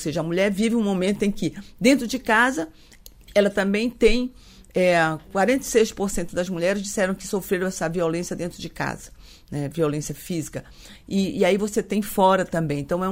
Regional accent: Amapá, Brazil; eu sou da Amazônia também, eu sou do estado Amapá

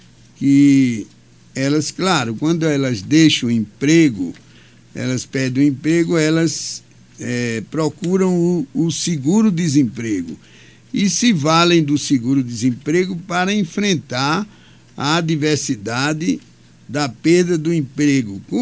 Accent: Rio Grande do Norte, Brazil; tanto faz ser gaúcho do Rio Grande do Sul como nortista potiguar, como é o caso do meu estado, do Rio Grande do Norte.

